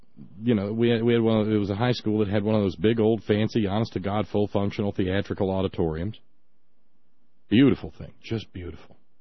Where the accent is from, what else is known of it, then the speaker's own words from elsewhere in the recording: United States; I grew up in a dry county, and it was 11 miles from my hometown to the Tennessee state line.